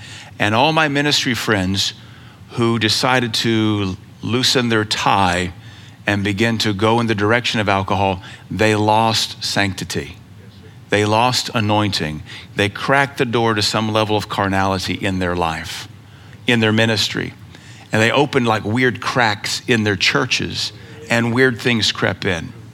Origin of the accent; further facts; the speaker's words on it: Louisiana, United States; and then we grew up in Louisiana, that's Catholic territory, everybody drank.